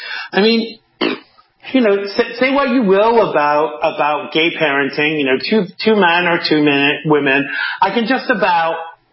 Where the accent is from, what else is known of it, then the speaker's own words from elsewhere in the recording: New York, United States; And what is pleasing to me as a New Yorker is how many New Yorkers that voted for Biden are